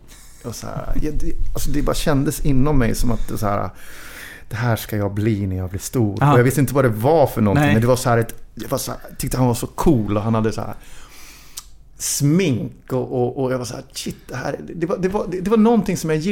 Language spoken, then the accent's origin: Swedish; Sundsvall, Västernorrland County, Sweden; also born or lived in Stockholm; Så Nacksta. Jag växte upp, jag föddes ju på Sankt Görans, eller bodde här i Veckomberga. Men sen så flyttade jag mamma till så det är mina första minnen är från Nackstavägen 23.